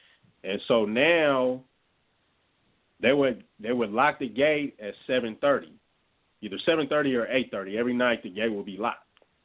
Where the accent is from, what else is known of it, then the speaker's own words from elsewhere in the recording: San Diego, California, United States; also born or lived in Los Angeles; I'm from San Diego, California.